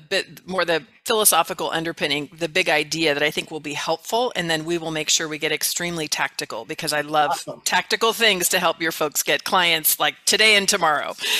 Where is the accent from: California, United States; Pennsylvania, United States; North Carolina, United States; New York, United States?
California, United States; now in Arizona, United States; I'm from California originally.